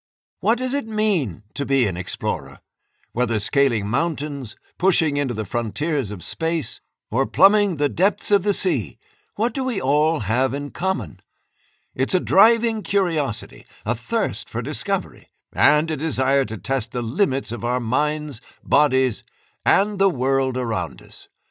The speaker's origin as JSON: {"language": "English", "town": "Harlem", "region": "New York", "country": "United States", "tie": "born or raised there", "said": "As a young girl growing up in Harlem and New York, USA, I did not know that I would reach the North and South Poles in my 70s"}